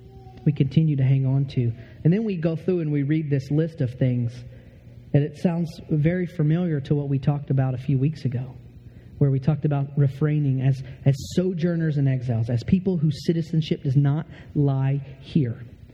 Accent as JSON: {"language": "English", "region": "Texas", "country": "United States", "said": "But I'm from Texas and this is cold, all right?"}